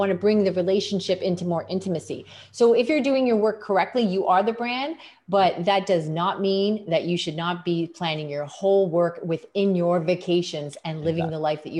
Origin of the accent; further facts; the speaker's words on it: Canada; Like, listen, we're Canadian, I want to hire local.